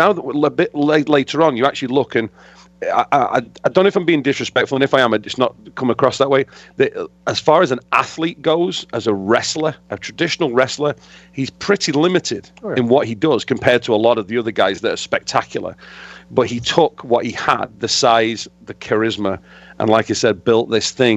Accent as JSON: {"language": "English", "region": "Scotland", "country": "United Kingdom", "said": "like I said, being Scottish, he was like obviously a favorite."}